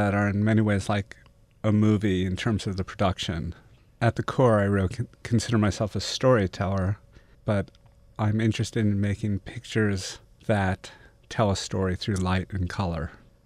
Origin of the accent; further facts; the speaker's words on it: Brooklyn, New York, United States; Right. I'm from Park Slope in Brooklyn.